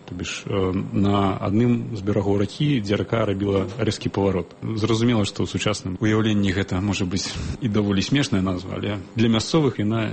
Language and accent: Belarusian; Zadnye, Vitebsk Region, Belarus; born there; Я нарадзіўся ў вёсцы на Талачыншчыне, Віцебская область. Вёска называецца Заднё, з такой дзіўнай назвай, але вёска... Зараз так называецца. Раней яна складалася з двух частак, адна з которых называлася Пьемонт. Вось, менавіта ў гэтай частцы вёскі я нарадзіўся.